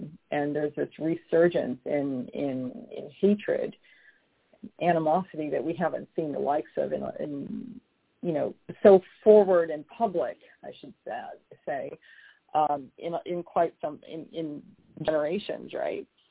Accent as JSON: {"language": "English", "region": "Alaska", "country": "United States", "tie": "born or raised there", "said": "You know, there's aspects of that in my own upbringing, growing up in Alaska"}